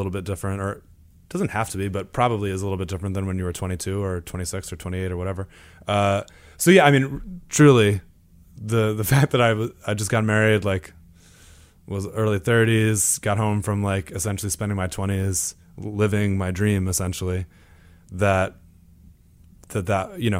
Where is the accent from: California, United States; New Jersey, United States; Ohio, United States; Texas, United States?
New Jersey, United States; Imlaystown; My town is very small. It's called Imlay's Town. But essentially, if you've ever been to Six Flags Great Adventure, I grew up 5 minutes from there.